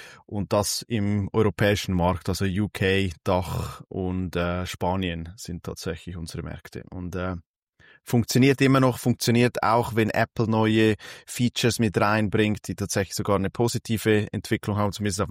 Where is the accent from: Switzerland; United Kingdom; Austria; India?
Switzerland; ich bin aus der Schweiz